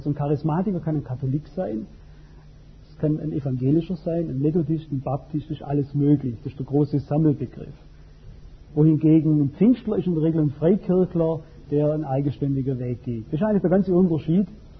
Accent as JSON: {"language": "German", "town": "Albstadt", "region": "Baden-Württemberg", "country": "Germany", "tie": "born or raised there", "said": "Es war in Albstadt, in Taifingen, meinem Heimatort"}